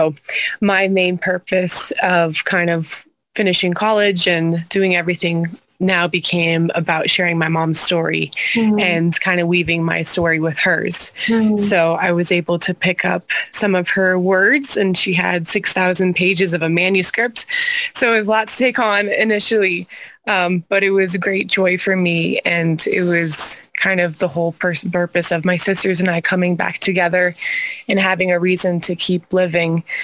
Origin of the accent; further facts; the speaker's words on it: Boulder, Colorado, United States; born there; Yeah, so I was born in Boulder, Colorado, homeschooled by my parents